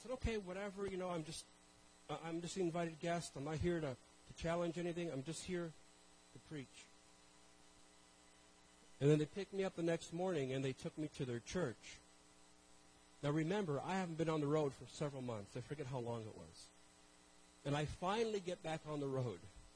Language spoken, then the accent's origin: English; Toronto, Ontario, Canada; And I grew up in Toronto, not a lot of farms, not a lot of, ability to plant.